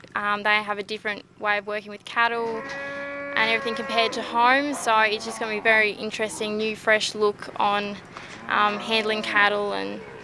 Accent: Oberon, New South Wales, Australia; I'm from Oberon, New South Wales.

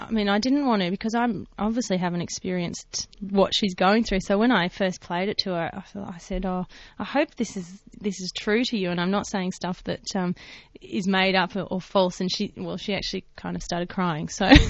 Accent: Sydney, New South Wales, Australia; I live in Mascot, so and I grew up in Mascot.

